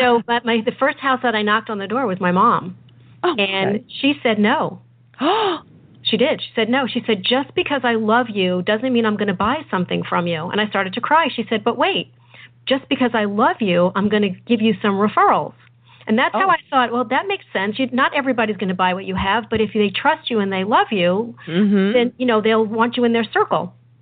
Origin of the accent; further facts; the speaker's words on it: New York, United States; also born or lived in New Jersey; now in Dallas, United States; So my backstory is I was born in New Jersey, moved to New York, and grew up in New York. And so it's a different world than where I live now in Dallas, Texas.